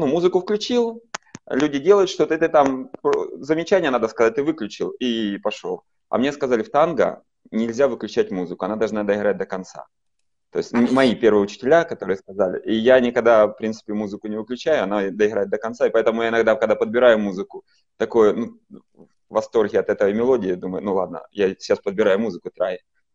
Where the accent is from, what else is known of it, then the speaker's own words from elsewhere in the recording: Dnipro, Dnipropetrovsk Oblast, Ukraine; Так, я вообще из Днепра, из Днепропетровска, Украина.